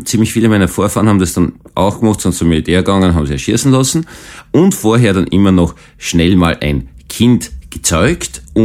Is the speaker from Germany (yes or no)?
no; Vienna, Austria; Meine Lieben, ich bin Wiener. Nein, ich bin echter Wiener. Das hören Sie auch an meiner Sprache, weil Sie es nämlich nicht hören.